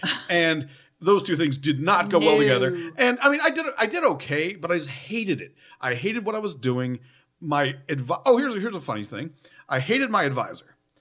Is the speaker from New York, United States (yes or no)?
yes; West Seneca, New York, United States; The suburb I grew up in outside of Buffalo was West Seneca